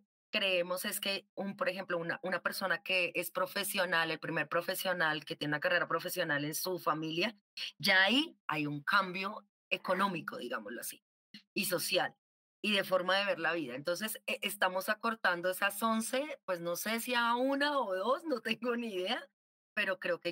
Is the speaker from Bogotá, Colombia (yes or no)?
yes; Bogotá, Colombia; Yo soy de acá de Bogotá.